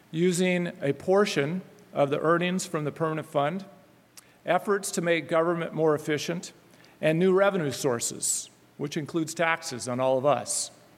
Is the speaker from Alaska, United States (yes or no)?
yes; Fairbanks, Alaska, United States; near and dear to my heart as I grew up in Fairbanks.